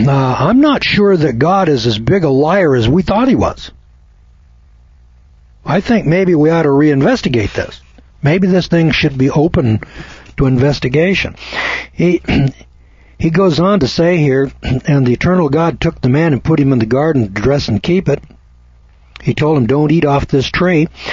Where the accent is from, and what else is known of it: California, United States